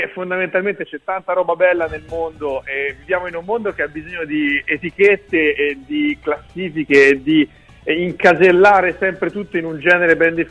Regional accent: Grosseto, Tuscany, Italy; ma in quanto grossetano mi tratterrò

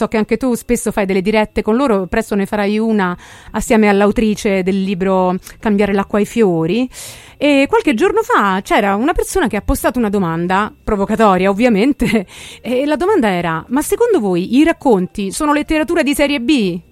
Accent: Rome, Lazio, Italy; Quindi noi romani forse siamo più interpreti che autori della nostra città, ci stiamo troppo dentro, secondo te?

